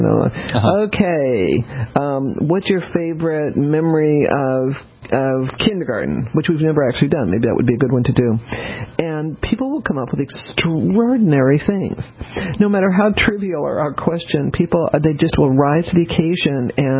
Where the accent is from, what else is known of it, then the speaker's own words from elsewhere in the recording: Denver, Colorado, United States; also born or lived in New Orleans; I'm a water girl. I was born in New Orleans, but I grew up in Denver.